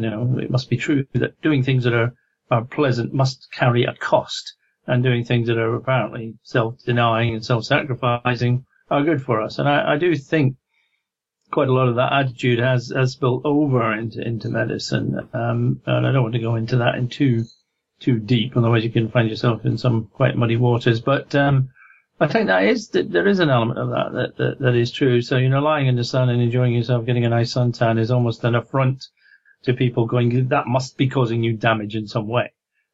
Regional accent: Scotland, United Kingdom; But I suppose because I'm Scottish, at the time I grew up, went through medical school

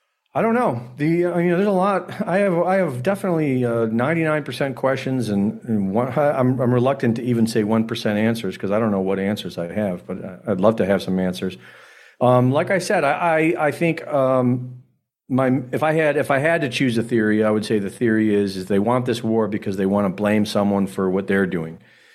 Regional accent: United States; a lot of that's probably because I'm an American and I'm used to the way America fights wars.

